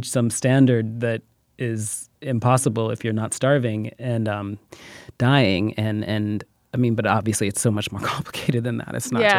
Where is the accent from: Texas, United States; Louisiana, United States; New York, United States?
New York, United States; Bronx; We're growing up in the Bronx and in New York when it was trying to get out of, when it was on the brink of bankruptcy.